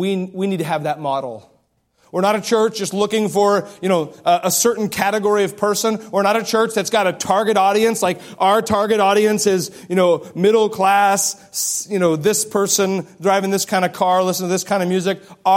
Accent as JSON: {"language": "English", "town": "Astoria", "region": "Oregon", "country": "United States", "tie": "born or raised there", "said": "And growing up in Astoria, Oregon, when there's mud and more mud on the field, sinking into it, and you get out knowing you've been in the game."}